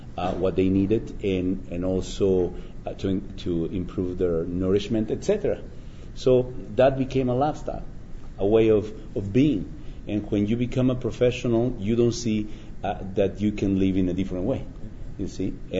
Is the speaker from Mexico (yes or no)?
yes; Mexico; I come from Mexico.